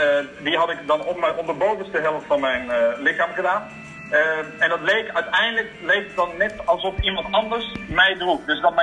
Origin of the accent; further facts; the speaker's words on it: Breda, North Brabant, Netherlands; Ik kom uit Breda en dan ik in het Bommel